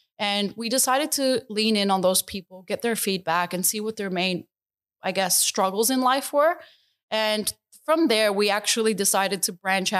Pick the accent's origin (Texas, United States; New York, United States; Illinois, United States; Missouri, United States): New York, United States; New York City; also born or lived in Albania; now in Australia; I was born in Albania, but I left Albania when I was a few months old. Mm-hmm. So I guess I'm fully American at this point. But I grew up in New York City, in the Bronx specifically.